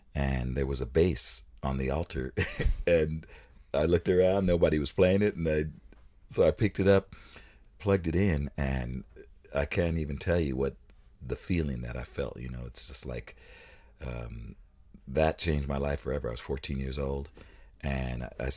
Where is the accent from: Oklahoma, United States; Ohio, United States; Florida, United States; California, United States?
California, United States; San Diego; also born or lived in Philadelphia; San Diego is where I grew up. Okay. I was born in Philadelphia, and my father moved there when we were young.